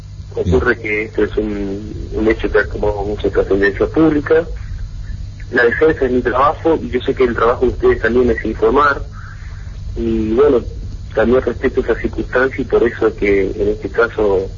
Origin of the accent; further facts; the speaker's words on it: Concepción del Uruguay, Entre Ríos, Argentina; yo soy de Concepción del Uruguay.